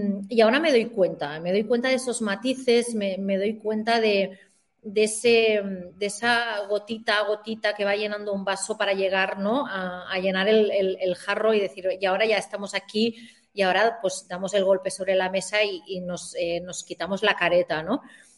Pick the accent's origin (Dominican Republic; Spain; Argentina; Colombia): Spain; Catalonia; first language Catalan; Spanish is a second language; Sí, soy catalana, quiero a mi tierra, me encanta mi tierra, me encanta ser catalana. En mi casa hablo catalán, es mi lengua materna en mi hogar, con mi hija hablo catalán, pero nunca para mí ha sido un problema sentirme española también.